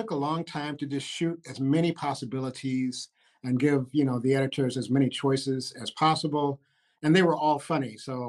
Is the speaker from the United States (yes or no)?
yes; Detroit, Michigan, United States; Yeah, he's actually from a suburb of Detroit, and I'm from the inner city of Detroit.